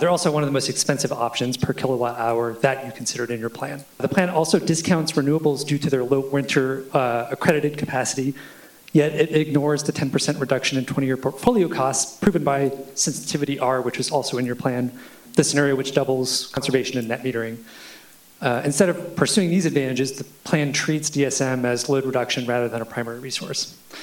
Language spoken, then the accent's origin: English; Lewistown, Montana, United States; I came here from Lewistown in central Montana